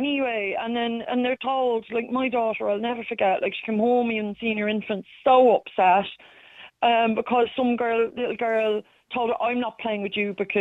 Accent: England, United Kingdom; I grew up in England. I went to, you know, Church of England school. So my father was Protestant, my mother was atheist. So we were brought up with lots of different religions.

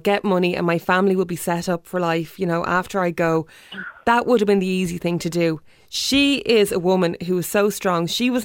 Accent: Ireland; where she's talking about how us as Irish people were ashamed to talk about our private parts

